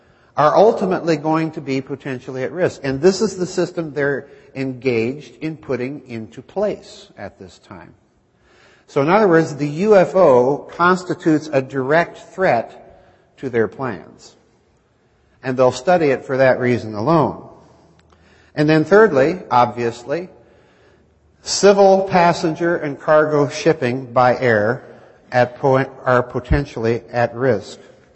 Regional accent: South Dakota, United States; Let's go to my home state of South Dakota, okay?

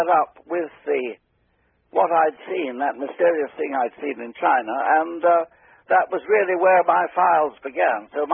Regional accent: United Kingdom; We have a wonderful word, timbam, because we're rather refined people. We're British. We're not like you crude American colonials.

